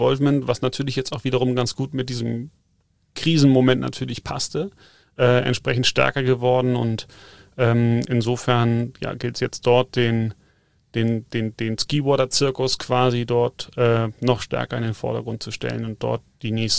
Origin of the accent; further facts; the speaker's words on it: Northern Germany, Germany; ich komme zwar aus dem Norden, aber eigentlich habe ich immer mehr Bezug zu den Bergen als zum Wasser gehabt. Und insofern war es nicht verwunderlich, dass ich mich hier unten im Süden mal niederlasse.